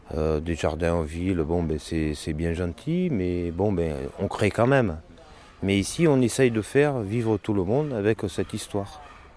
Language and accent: French; Hauts-de-France, France; Mes études, elles sont nordistes, puisque je suis un nordiste.